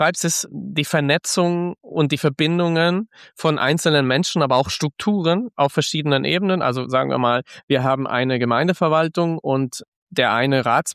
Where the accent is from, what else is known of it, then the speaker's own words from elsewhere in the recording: Canary Islands, Spain; Ich komme ja aus den Kanaren, da komme ich aus einer sehr ländlichen Gegend, aber man ist ja in 20 Minuten auch im Ballungszentrum.